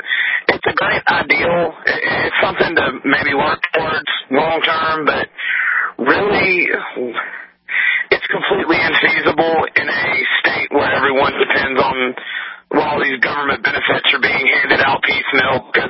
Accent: Alabama, United States; Yes, I'm from Alabama. The whole immigration reform issue is a big hot button down here.

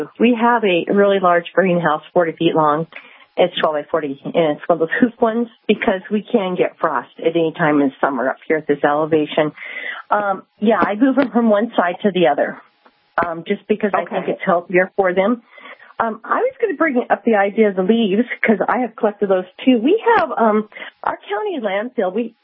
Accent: Oregon, United States; and I grew up in Oregon. Nobody ever mulches anything, okay?

